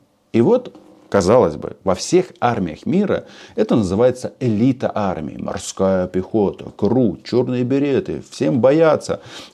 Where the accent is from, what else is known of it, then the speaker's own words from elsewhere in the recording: Ukraine; Я, как украинец, конечно, считаю